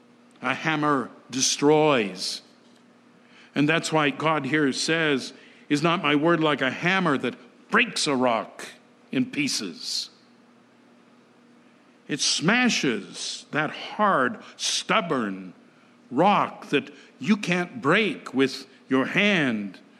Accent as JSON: {"language": "English", "region": "Colorado", "country": "United States", "tie": "born or raised there", "said": "I grew up in Colorado, and in the mining districts of Colorado still, you'll find the ruins of what were called stamp mills."}